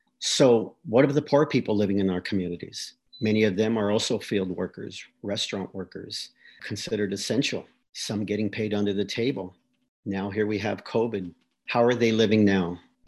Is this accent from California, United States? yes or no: yes; Calwa, California, United States; up to about when I was about maybe 8 or 9 or 10, I grew up in Calwa. I grew up among, you know, in a farm working family.